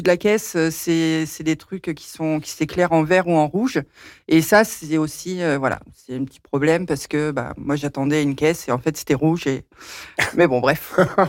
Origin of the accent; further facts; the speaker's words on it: France; Donc, j'ai 43 ans. Je suis originaire d'Estivareil.